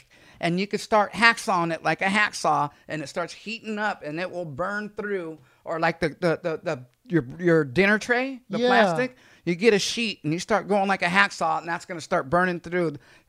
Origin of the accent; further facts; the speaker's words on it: Santa Cruz, California, United States; I'm from Santa Cruz. I grew up in Santa Cruz, right?